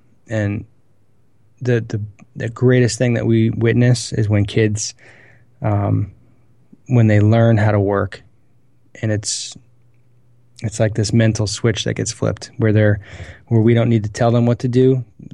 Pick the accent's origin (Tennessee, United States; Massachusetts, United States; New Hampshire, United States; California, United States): New Hampshire, United States; I grew up in New Hampshire, so we had snow all year.